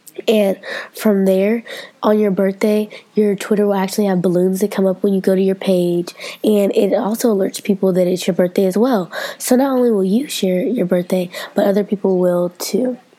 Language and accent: English; Cleveland, Ohio, United States; So I'm from Cleveland, so it's a picture of a billboard in Cleveland with the Cavaliers.